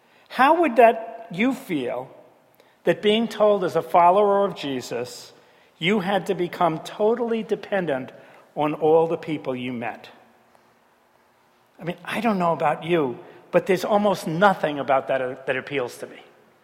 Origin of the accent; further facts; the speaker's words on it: Manhattan, New York, United States; Well, growing up in Manhattan, I was absolutely petrified by how pitch black it is in the country.